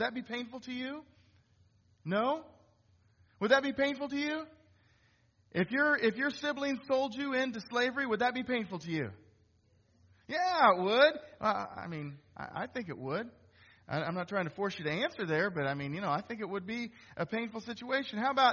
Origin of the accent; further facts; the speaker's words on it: Missouri, United States; Now, I grew up in Northwest Missouri. We have this nice, black, rich soil, right?